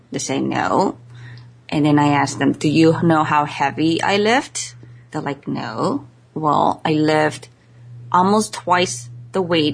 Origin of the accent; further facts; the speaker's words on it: Mexico; even though I'm Asian, I'm consider myself Mexican too, you know, because I grew up in Mexico